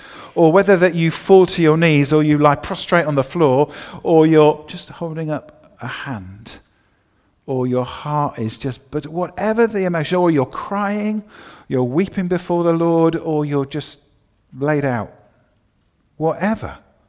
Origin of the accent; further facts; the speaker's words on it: United Kingdom; Now, it might be that, you know, we're British and we're all very prim and proper.